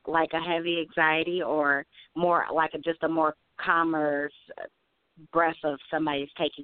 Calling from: Elkhart, Indiana, United States; I'm calling from Elkhart, Indiana.

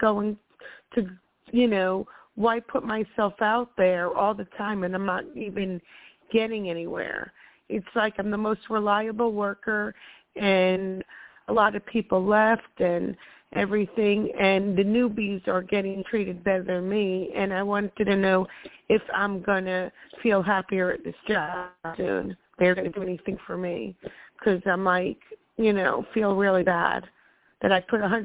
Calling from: Florida, United States; Hi, my name is … I'm calling from Florida.

